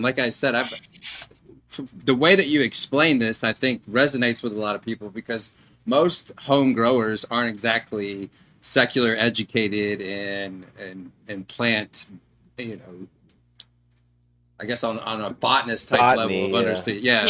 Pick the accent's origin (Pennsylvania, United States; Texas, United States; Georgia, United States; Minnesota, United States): Georgia, United States; I'm from Georgia, so our education isn't that great.